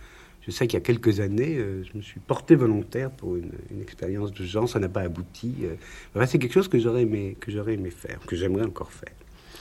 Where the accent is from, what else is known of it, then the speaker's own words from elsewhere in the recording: Paris, Île-de-France, France; depuis que je suis parisien, c'est-à-dire depuis ma naissance